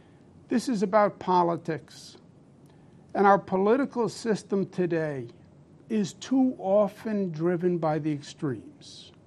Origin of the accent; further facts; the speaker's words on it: New York, United States; I am a New Yorker, born and bred.